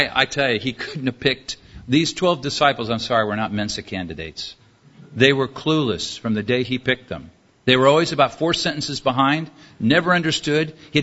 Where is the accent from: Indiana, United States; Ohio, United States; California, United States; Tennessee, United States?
California, United States; I grew up in Southern California.